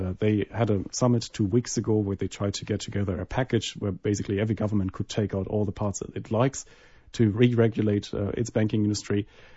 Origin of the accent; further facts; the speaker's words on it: Germany; accent: German; English is a second language; Well, as you would have picked up from my accent, I'm German, so I'm also following the German markets and the German bank regulations.